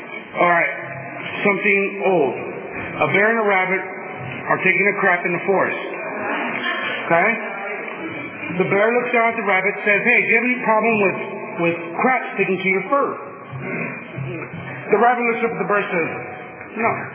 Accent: Visalia, California, United States; also born or lived in Tulare; I am originally from born in Tulare, California, General Hospital, the old one, not the new one. Born and raised in Northside Visalia, not by choice, but through reality.

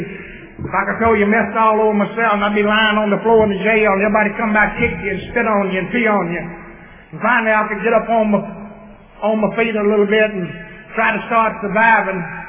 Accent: Lincoln, Georgia, United States; Then I came to Lincoln. Lincoln is my hometown, and we're well known for our football team in Georgia.

